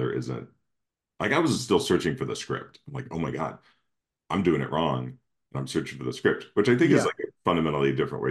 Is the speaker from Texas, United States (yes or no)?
no; Missouri, United States; it was in Missouri, and I grew up in Missouri. I didn't grow up right there, but within an hour and a half drive.